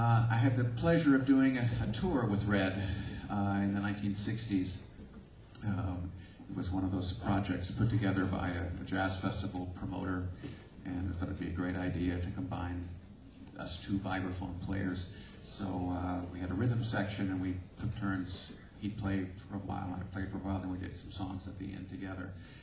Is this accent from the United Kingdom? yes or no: no; Indiana, United States; not the least of which is I'm from Indiana.